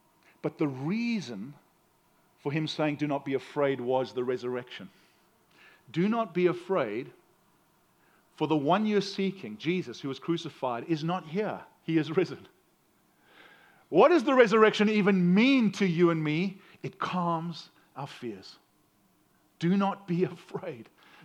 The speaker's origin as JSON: {"language": "English", "country": "South Africa", "said": "I'm American, but I'm from South Africa, and that means I have an accent that makes me sound smarter than I really am."}